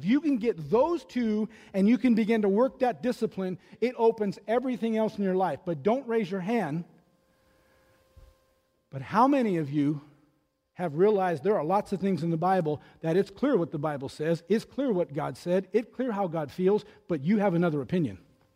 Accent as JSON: {"language": "English", "region": "California", "country": "United States", "said": "Now, we're from Southern California. So we had the LA Kings and Wayne Gretzky"}